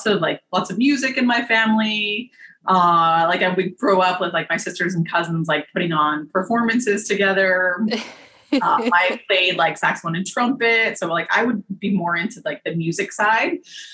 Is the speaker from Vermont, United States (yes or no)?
yes; Newbury, Vermont, United States; born there; I was born in Newbury, Vermont, and I was actually born on the kitchen floor of a Victorian house.